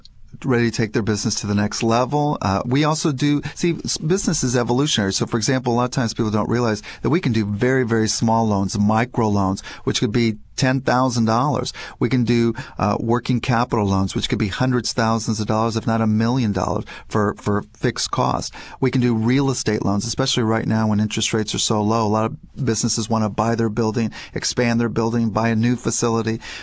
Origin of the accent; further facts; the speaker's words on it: California, United States; Well, I was just out in California. That's my home state